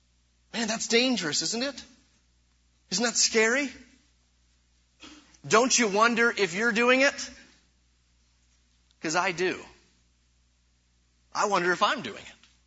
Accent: Michigan, United States; Growing up in Michigan, oftentimes in the parks, you guys probably can't imagine this down here

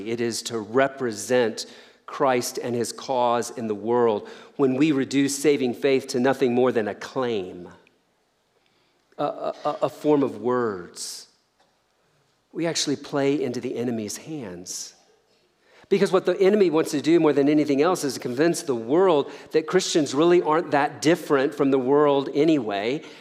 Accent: Deep South, United States; I kind of grew up with this. I grew up in the Deep South

